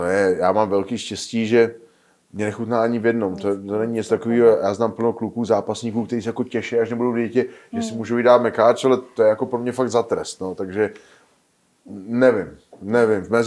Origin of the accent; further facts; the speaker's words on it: Olomouc, Olomouc Region, Czechia; já jsem Olomoučák, takže za mě ve fotbalu fandím Sigmě Olomouc.